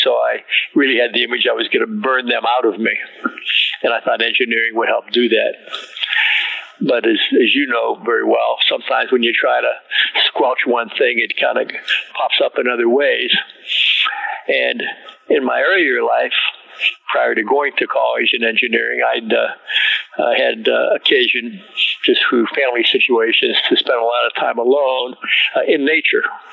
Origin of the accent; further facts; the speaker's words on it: Midwest, United States; also born or lived in Pittsburgh / Gary; I grew up in the Midwest, Sharon, in the 40s and 50s.